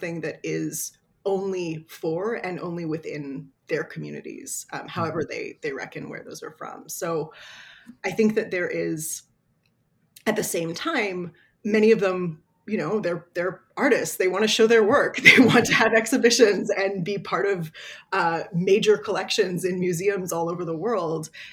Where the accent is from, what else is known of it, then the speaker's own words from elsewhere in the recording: Toronto, Ontario, Canada; moved away as an adult; now in Vancouver, Canada; when I first moved to Vancouver as an 18-year-old, I grew up in Toronto, so a different part of the country.